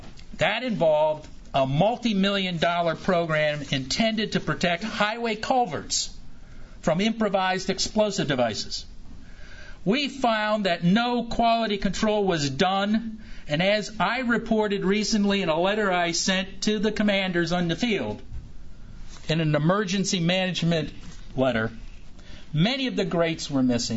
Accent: Ohio, United States; now in Washington, United States; Now, I've been in Washington for 30-some years, but I came from Ohio, and maybe I keep this Midwestern approach to issues

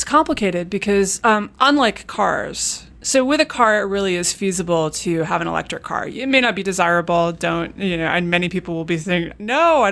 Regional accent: New York, United States; Well, I grew up in Manhattan, and so even having a car

